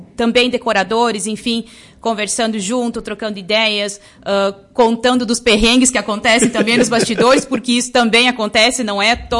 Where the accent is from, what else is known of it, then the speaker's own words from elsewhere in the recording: Lagoa Vermelha, Rio Grande do Sul, Brazil; A gente, não, somos de Lagoa Vermelha.